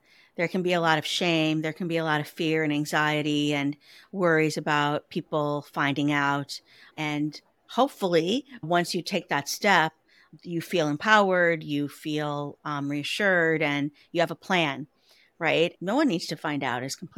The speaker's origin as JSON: {"language": "English", "town": "Chicago", "region": "Illinois", "country": "United States", "lives_now": "Milwaukee, United States", "said": "Steve and I moved to Milwaukee. I like to joke temporarily 28 years ago because I'm from Chicago. We met in Chicago."}